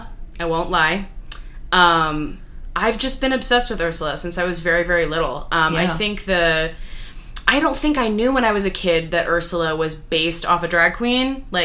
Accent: Kansas, United States; now in Brooklyn, United States; I am originally from Kansas. I very recently moved to Brooklyn, New York

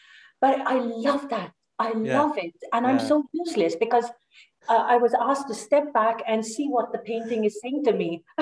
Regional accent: India; now in Sweden; I'm Indian.

